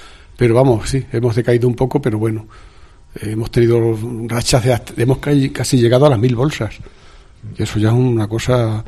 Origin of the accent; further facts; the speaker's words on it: Venezuela; born there; moved away; Bueno, nací en Venezuela. Cosa de la vida.